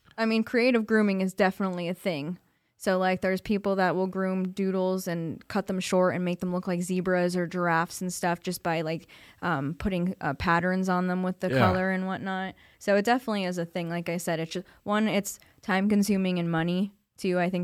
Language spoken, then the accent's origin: English; Exeter, Pennsylvania, United States; In Exeter. I went to Wyoming area for school.